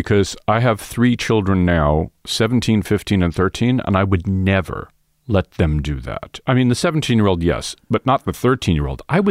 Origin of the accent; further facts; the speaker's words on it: Queens, New York, United States; I was coming from Queens, where I grew up.